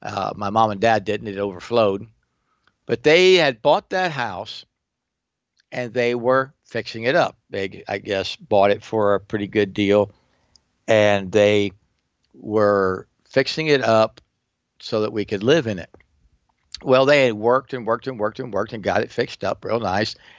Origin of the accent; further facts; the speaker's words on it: Indiana, United States; born there; I was born in Indiana. I was raised in cold country.